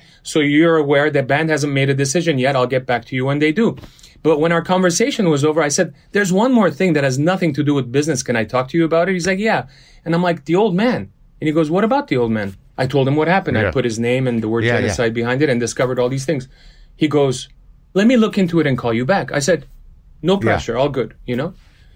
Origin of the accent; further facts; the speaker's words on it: Los Angeles, California, United States; And I said, by the way, I'm Armenian and I grew up in Los Angeles and stuff.